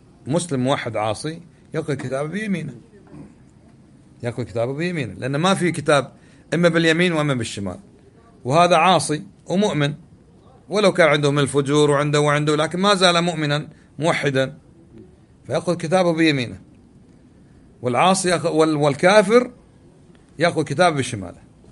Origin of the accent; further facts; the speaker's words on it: Kuwait; أبو معاذ يقول أنه سافر مثلاً عندنا في الكويت الساعة السادسة أذن المغرب